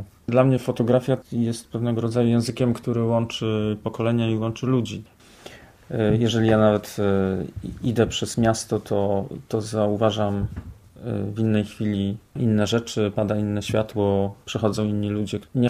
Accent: Poznań, Greater Poland Voivodeship, Poland; Urodziłem się w Poznaniu. Dzieciństwo spędziłem na Grunwaldzie.

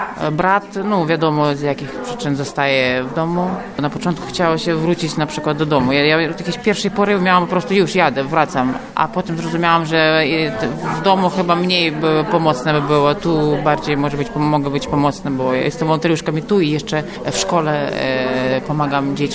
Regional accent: Ukraine; Polish is a second language; moved away as an adult; now in Poland; Przecież jestem sama Ukrainką, to też odczuwam, jakby wiem, o co chodzi, chociaż dłuższego czasu tu już jestem w Polsce.

